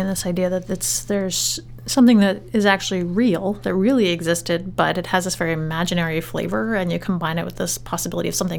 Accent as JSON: {"language": "English", "town": "Portland", "region": "Maine", "country": "United States", "tie": "born or raised there", "said": "I remember when I was growing up in the Portland area, my parents would bring me to the Children's Museum"}